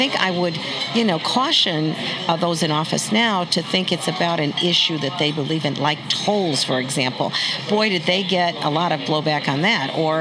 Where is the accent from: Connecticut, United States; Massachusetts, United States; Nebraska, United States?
Connecticut, United States; Naugatuck; now in Wilton, United States; Although I grew up in Naugatuck, Waterbury Valley, the valley. This has been our home for over 30 years.